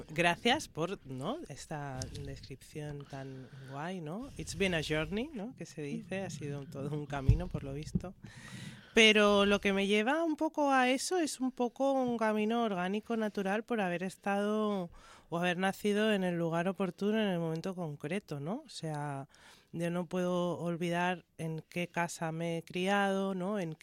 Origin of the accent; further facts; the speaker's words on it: Equatorial Guinea; nosotras, que somos de Guinea Ecuatorial